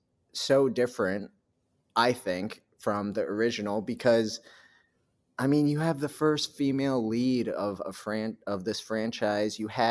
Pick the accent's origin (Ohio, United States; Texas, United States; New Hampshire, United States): New Hampshire, United States; And I grew up in New Hampshire, and this organization's like in the East Coast, like New Hampshire, Massachusetts area.